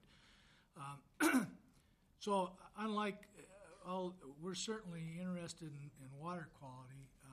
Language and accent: English; Grand Rapids, Minnesota, United States; I'm from Grand Rapids.